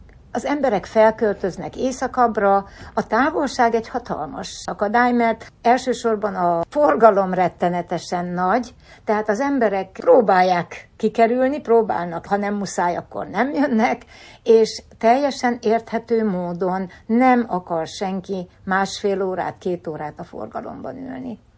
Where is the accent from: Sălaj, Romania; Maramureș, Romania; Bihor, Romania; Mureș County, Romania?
Sălaj, Romania; Zalău; moved away as an adult; now in Miami, United States; Én Erdélyből származom, Zilahról jöttem ezelőtt 33 évvel.